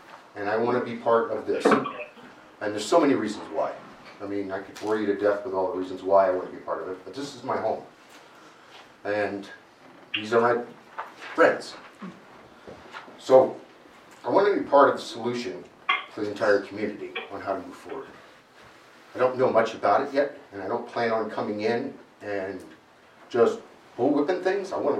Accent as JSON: {"language": "English", "region": "Virginia", "country": "United States", "tie": "born or raised there", "said": "my wife and I grew up in Virginia, went to the same high school. We went to college in Virginia."}